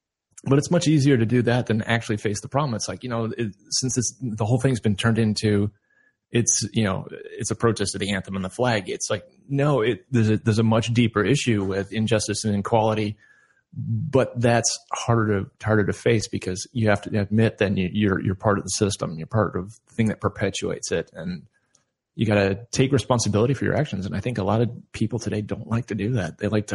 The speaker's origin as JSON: {"language": "English", "town": "Mesa", "region": "Arizona", "country": "United States", "tie": "born or raised there", "said": "Yeah, I grew up there. I went to high school, Mesa High School, class of 89, Jackrabbit Sue, Purple and Gold."}